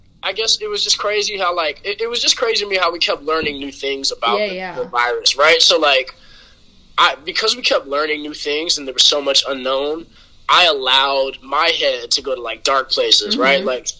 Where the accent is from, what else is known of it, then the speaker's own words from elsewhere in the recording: Cleveland Heights, Ohio, United States; I grew up in Cleveland Heights.